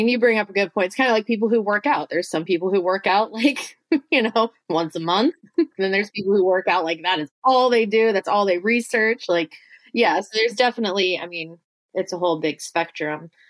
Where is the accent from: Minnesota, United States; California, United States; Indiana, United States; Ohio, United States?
Ohio, United States; When I moved back to my home state, Ohio, I did move in with my friend who I'd had since middle school.